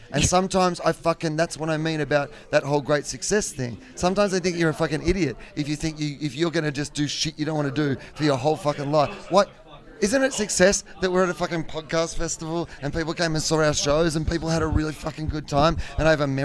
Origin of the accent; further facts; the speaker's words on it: Australia; And I'm sorry as an Australian.